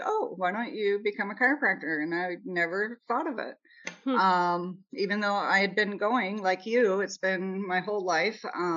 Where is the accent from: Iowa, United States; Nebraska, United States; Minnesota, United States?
Nebraska, United States; So he's from Pennsylvania and I'm from Nebraska and we meet taking these prereqs.